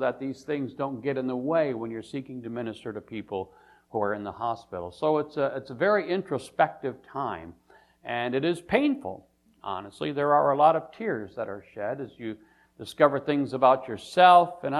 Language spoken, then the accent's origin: English; Michigan, United States; I still get a little smart alecky when I can get away with it and tell them I came down from Michigan to class the place up.